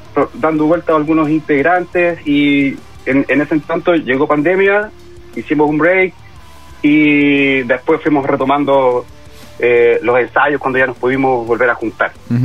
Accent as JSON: {"language": "Spanish", "town": "Santiago", "region": "Santiago Metropolitan", "country": "Chile", "said": "Sí, somos todos de Santiago, de distintas comunas, distintos sectores."}